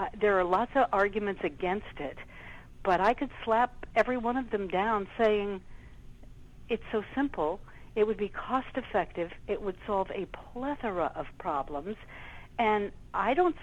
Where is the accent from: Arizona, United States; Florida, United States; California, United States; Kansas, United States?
California, United States; Burbank; born there; And I was born in Burbank, California. I am an American citizen